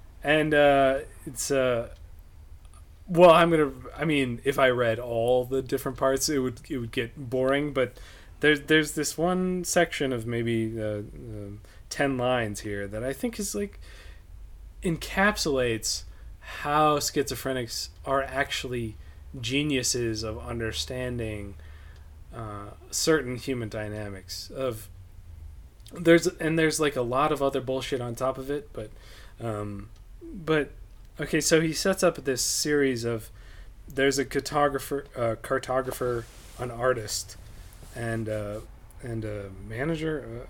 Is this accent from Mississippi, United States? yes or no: no; North Dakota, United States; No, he lives in my hometown. He lives in North Dakota.